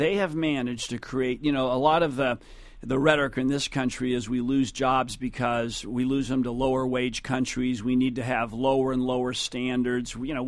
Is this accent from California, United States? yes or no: yes; Sacramento, California, United States; In my home state, you know, in Sacramento, my home city, almost 50% of the homes are underwater.